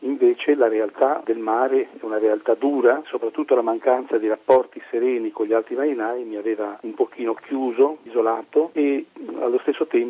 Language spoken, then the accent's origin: Italian; Liguria, Italy; born there; anch'io sono nato in un paesino della Liguria